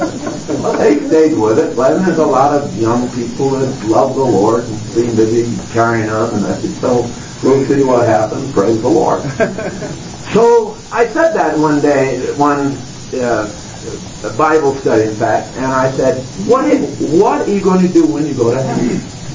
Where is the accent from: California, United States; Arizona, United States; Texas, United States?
California, United States; San Diego; Now, I come from San Diego.